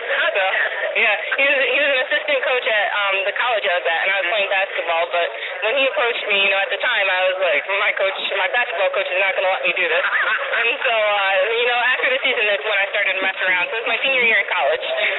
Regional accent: New York, United States; Just being a New Yorker myself, so it is special.

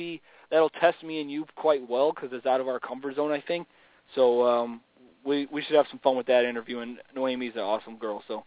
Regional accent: Louisiana, United States; Fights out of Louisiana, I believe, my home state.

